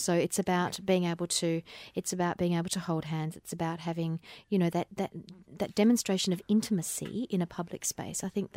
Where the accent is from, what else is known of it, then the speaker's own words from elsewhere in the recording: Perth, Western Australia, Australia; now in Melbourne, Australia; And yet I'm originally, you know, I'm originally from Perth